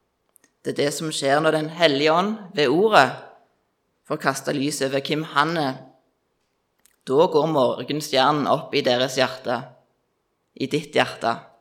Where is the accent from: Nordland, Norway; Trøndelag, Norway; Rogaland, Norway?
Rogaland, Norway; Voster; og jeg kommer fra Voster, som ble nevnt. Det er lite bygd utenfor Tau, inn ved prekestolen. Ja. Og jeg er 22 år